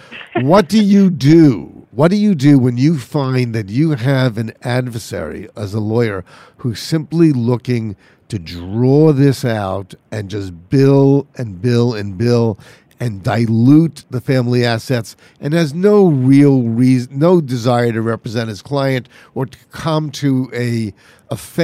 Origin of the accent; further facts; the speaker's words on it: New York City, New York, United States; I'm born and bred in New York City, Margaret, and in New York, in Manhattan in particular, the divorce rate is definitely higher.